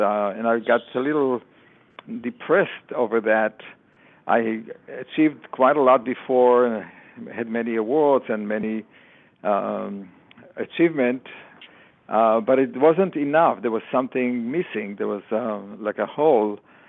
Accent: Israel; English is a second language; I grew up in kibbutz in Israel, and I was very much exposed to nature all my childhood.

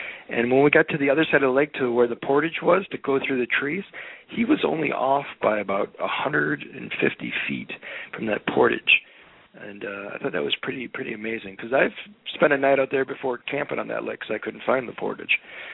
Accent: Chicago, Illinois, United States; my, you know, football player that I grew up with in Chicago.

